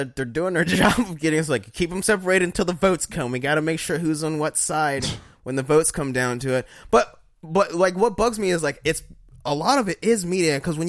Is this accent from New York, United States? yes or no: no; Denver, Colorado, United States; I'm from Denver. I'm from the city that had Abdul Raif do it, the former Nugget.